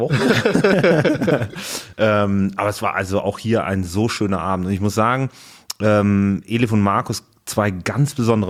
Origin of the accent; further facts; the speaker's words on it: Cologne, North Rhine-Westphalia, Germany; born there; Ich als gebürtiger Kölner habe ja Spaß am Verkleiden.